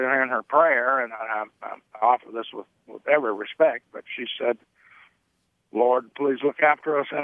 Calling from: Spotswood, Virginia, United States; I'm calling from Spotswood, Virginia.

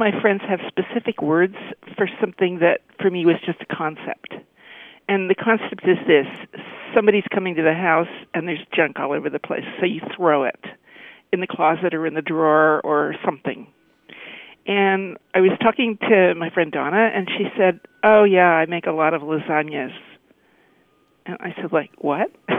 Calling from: Montreal, Quebec, Canada; Montreal, Canada.

